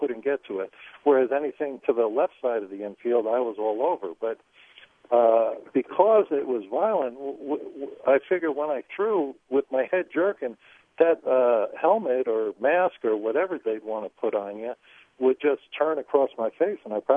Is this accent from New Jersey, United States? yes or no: yes; New Jersey, United States; But I grew up back in New Jersey despising the Dodgers, and then when the Giants drafted me, it was like a perfect match when we played each other.